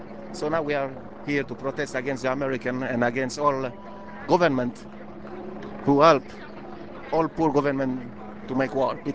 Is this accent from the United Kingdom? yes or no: no; Colombia; I am from Colombia.